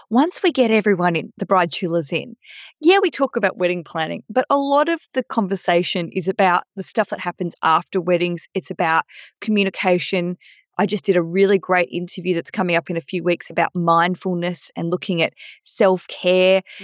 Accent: Australia; I used to write for a lot of you might hear my accent. I'm an Australian.

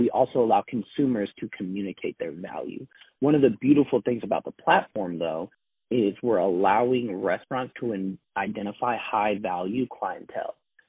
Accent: Seattle, Washington, United States; So born and raised in Seattle, I've always had a passion for entrepreneurship since high school.

